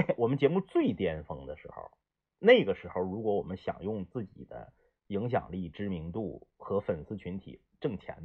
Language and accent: Chinese; Changchun, Jilin, China; 我生下来就在长春，虽然我老家是辽宁人，我老家是抚顺，辽宁抚顺啊，但我生下来我是土生土长的长春人，我生下来就在长春，